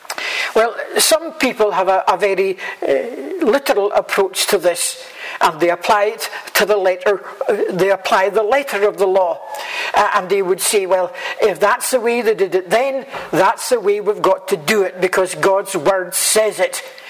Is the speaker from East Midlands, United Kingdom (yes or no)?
no; Saltcoats, Scotland, United Kingdom; I actually remember as a boy going out to the fields around Saltcotts, where I was brought up in Ayrshire